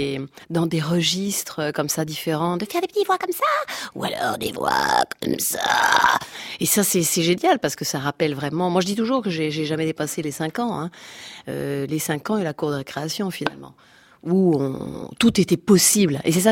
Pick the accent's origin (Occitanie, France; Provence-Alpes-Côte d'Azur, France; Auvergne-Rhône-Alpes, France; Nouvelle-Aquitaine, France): Nouvelle-Aquitaine, France; Bordeaux; Moi, je viens de Bordeaux.